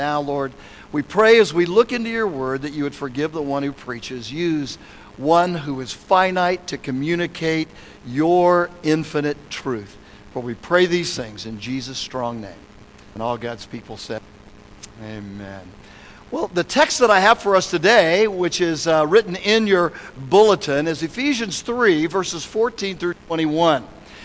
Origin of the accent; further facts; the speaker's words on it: California, United States; I'm from Southern California. My Rams moved out to St. Louis.